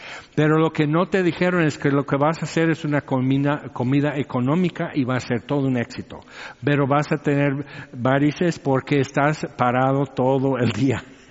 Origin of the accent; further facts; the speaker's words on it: Orange, California, United States; born there; Pues yo nací en el Hospital del Niño en Orange, California.